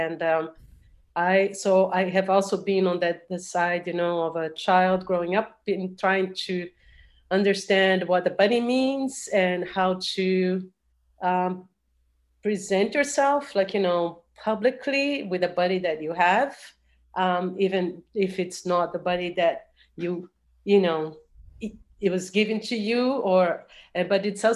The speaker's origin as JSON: {"language": "English", "country": "Brazil", "tie": "born or raised there", "second_language": "English", "said": "which is something that also came from my background growing up in Brazil."}